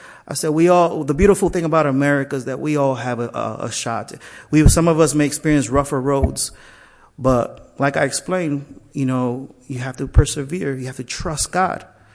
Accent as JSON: {"language": "English", "town": "Brewster", "region": "Washington", "country": "United States", "said": "I'm from Brewster."}